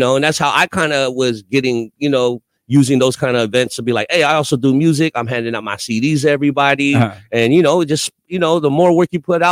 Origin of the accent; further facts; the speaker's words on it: Philippines; And I'm such a real proud Filipino. I said, I'm making this song called